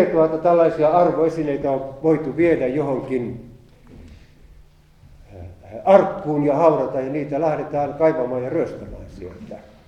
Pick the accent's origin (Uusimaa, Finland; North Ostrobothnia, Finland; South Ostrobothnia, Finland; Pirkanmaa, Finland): South Ostrobothnia, Finland; Ylistaro; moved away; Minä olen Etelä-Pohjanmaalta Ylistaron Untavallan kylästä kotoisin, mutta vuosikymmenet ollut sieltä poissa.